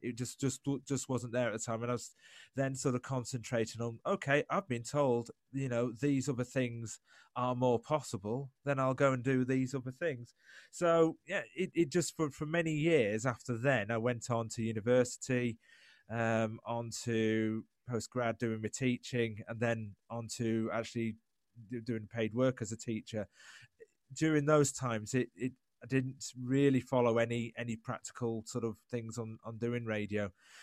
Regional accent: East Midlands, United Kingdom; now in Yorkshire, United Kingdom; I'm originally from Lincolnshire, but I'd met my current wife Elaine by then. So I moved up to Yorkshire, where we both now live

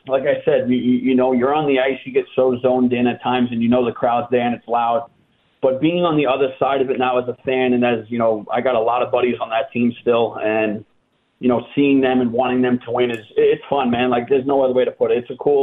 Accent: New York City, New York, United States; You know, growing up in New York, and I was always a Rangers fan, so getting to play for New York was a special thing.

